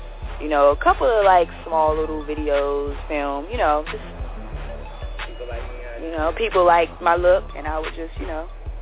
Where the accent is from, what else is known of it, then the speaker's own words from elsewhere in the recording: Washington, District of Columbia, United States; now in New York, United States; No, I'm located in New York, but, you know, born and raised. Washington, D.C., so, you know